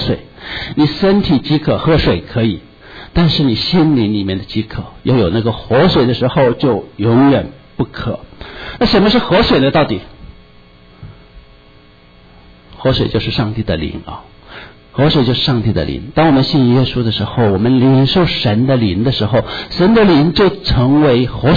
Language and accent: Chinese; China; 我们中国人非常讲究吃啊